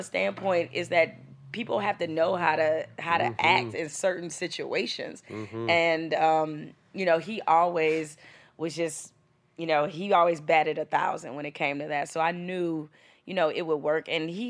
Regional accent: Detroit, Michigan, United States; it goes back to, you know, growing up in Detroit in the hood.

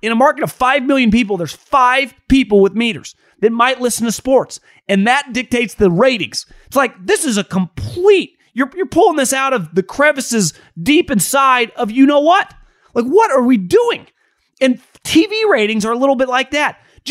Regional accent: Davis, California, United States; I grew up in Davis, California. About 20 minutes away from me was the Sacramento Rivercats.

